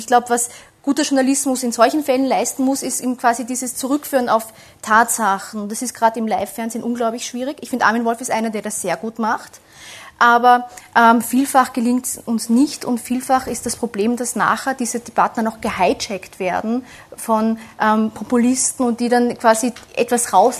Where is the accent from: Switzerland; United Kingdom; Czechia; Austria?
Austria; now in Germany; Als Österreicherin muss ich da sagen